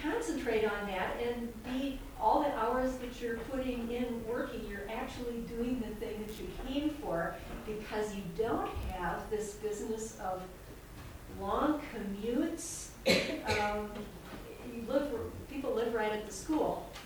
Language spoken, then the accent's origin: English; United States; Growing up in America, we're very hesitant about the idea of I mustn't impose my beliefs on anybody else